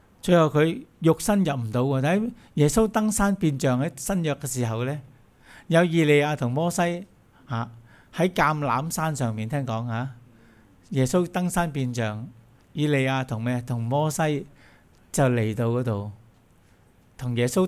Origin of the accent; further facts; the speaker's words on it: Guangdong, China; 我们广东人叫这些做什么？临尾香。